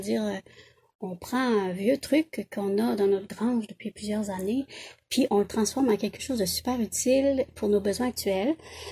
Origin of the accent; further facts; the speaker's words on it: Papineauville, Quebec, Canada; dans mon village où j'ai grandi, à Papineauville, dans l'Outaouais